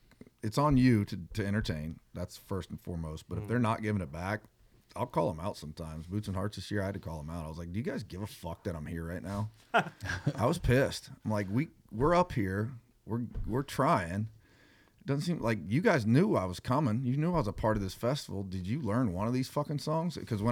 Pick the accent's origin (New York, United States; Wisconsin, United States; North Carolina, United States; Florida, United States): North Carolina, United States; I'm from North Carolina. I'm not from Texas. I don't know why I'm here.